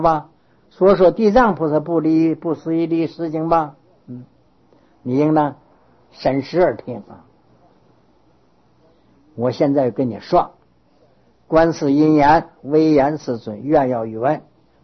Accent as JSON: {"language": "Chinese", "country": "China", "said": "特别我们中国人最会联想啊"}